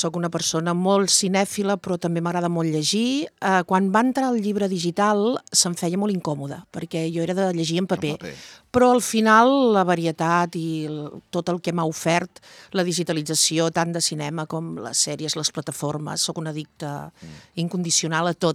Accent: Figueres, Catalonia, Spain; also born or lived in Sant Gregori; now in Vilafant, Spain; jo sóc filla de Sant Gregori per casualitat i en realitat he viscut tota la meva vida, excepte els anys que porto aquí a Vilafant, a Figueres, i em varen escolaritzar al Sant Vicenç de Paül

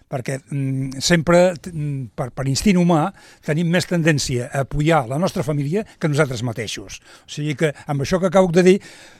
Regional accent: Catalonia, Spain; I jo, com a català, el que dic és una cosa

